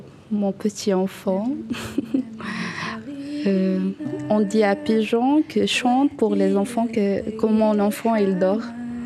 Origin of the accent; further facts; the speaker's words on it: Morocco; je suis marocaine. Et c'est très important pour moi.